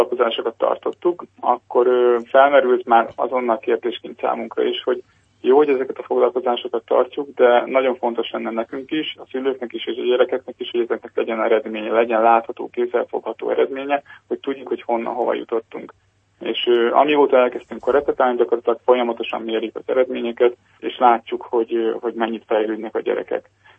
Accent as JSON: {"language": "Hungarian", "region": "Budapest", "country": "Hungary", "said": "hanem mi budapestiek vagyunk főként"}